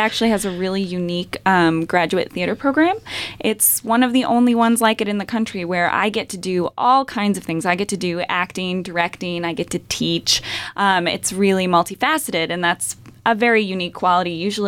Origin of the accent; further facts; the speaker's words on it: New York, United States; I'm from New York. I grew up there, and I went to undergrad in Columbia, South Carolina